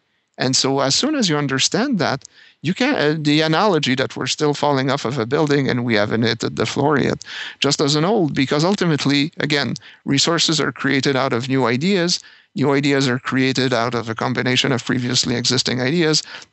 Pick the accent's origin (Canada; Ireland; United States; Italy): Canada; as a Canadian